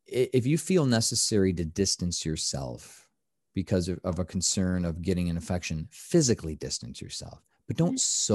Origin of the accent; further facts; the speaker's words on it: United States; as an American, I'm not proud to say that most studies aren't done here.